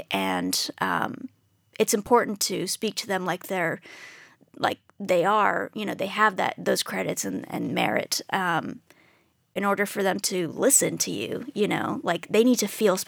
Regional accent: Dallas, Texas, United States; also born or lived in Houston; I was raised in Dallas pretty much my whole life.

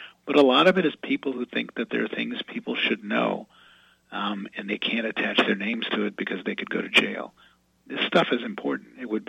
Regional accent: New Orleans, Louisiana, United States; And as a kid growing up in New Orleans, I had access to only two newspapers, the States Item and the Times-Picayune.

